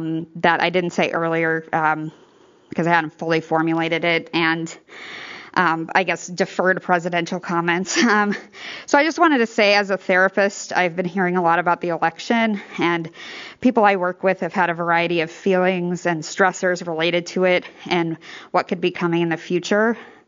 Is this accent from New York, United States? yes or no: no; Illinois, United States; because I am from Sangamon County.